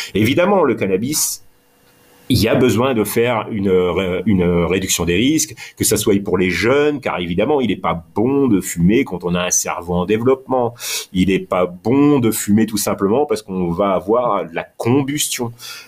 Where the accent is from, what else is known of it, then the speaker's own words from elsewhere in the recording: Grand Est, France; à la base, moi, je viens du Champagne, de la Champagne.